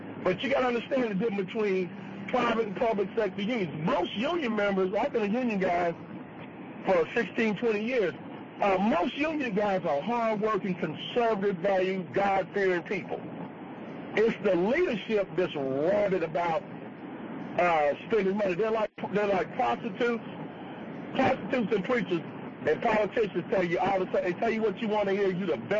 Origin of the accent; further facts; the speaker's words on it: the South, United States; And I'm from the South.